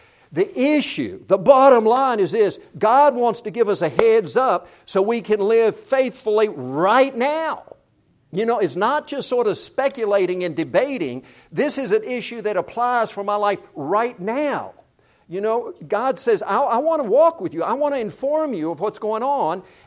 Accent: South Korea; now in United States; You know, when I came from Korea in 1968 to attend PC

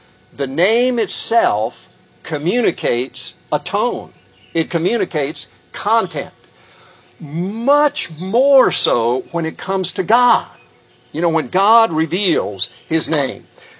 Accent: South Korea; English is a second language; When I was growing up in Korea, I was called by my Korean buddies

